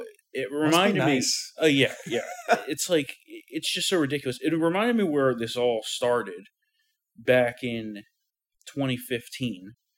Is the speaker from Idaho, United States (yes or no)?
no; New Jersey, United States; also born or lived in Virginia; And me, as growing up in New Jersey, were paying out-of-state tuition rates